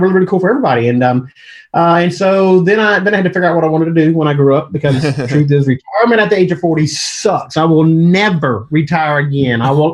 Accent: Pascagoula, Mississippi, United States; I grew up in South Mississippi, in a small town named Pascagoula, Mississippi.

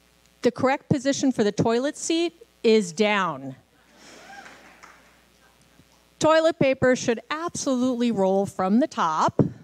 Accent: New York, United States; I'm a Jew from New York, all we do is go to school, right?

